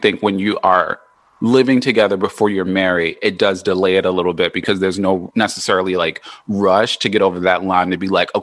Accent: Los Angeles, California, United States; accent: LA; He's laughing because I always go into my LA accent.

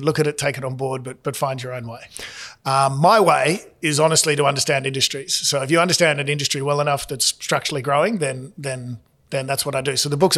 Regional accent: Australia; I did that for about 3 years and then did what most Australians did at the time and threw away a perfectly good job and put a backpack on and went traveli

